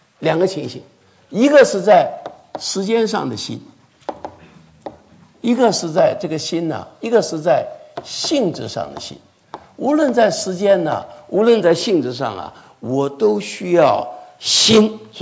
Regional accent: China; 我们江浙人都喜欢吃烤鸭啊

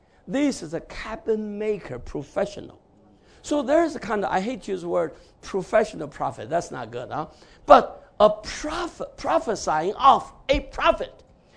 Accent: China; English is a second language; moved away; You know, when I first come, you know, I'm from China, right?

